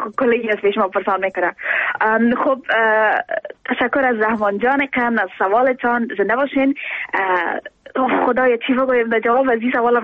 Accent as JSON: {"language": "Persian", "country": "Afghanistan", "said": "من از افغانستان هستم، ولایتش فکر میکنم فرق نمیکنم که از کجای افغانستان، ما شما افغان هستیم"}